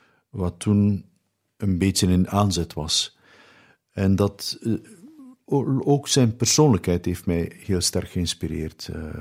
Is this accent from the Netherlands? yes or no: no; Menen, West Flanders, Belgium; Nee. Ik ben een West-Vlaming. Ik ben geboren in Menen, maar mijn ouders wonen in Dadenzelen.